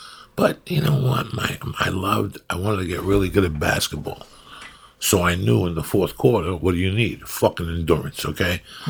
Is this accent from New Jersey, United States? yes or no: yes; North Bergen, New Jersey, United States; I come from the second hilliest town in the country. I come from North Bergen, New Jersey.